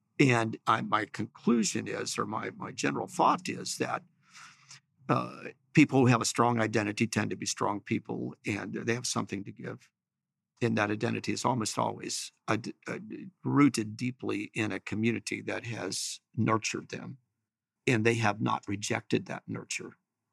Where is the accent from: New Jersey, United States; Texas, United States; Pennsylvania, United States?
Pennsylvania, United States; Chambersburg; I'm from Chambersburg. I attend Strasburg Mennonite Church. I grew up on a dairy farm.